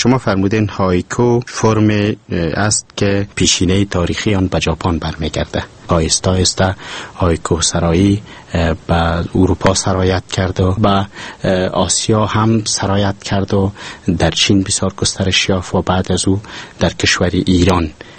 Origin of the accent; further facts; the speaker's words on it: Kabul, Afghanistan; born there; لسانس پوهنزه حقوق و علوم سیاسی کابل. در سال 1361 در کابل متولد شدیم.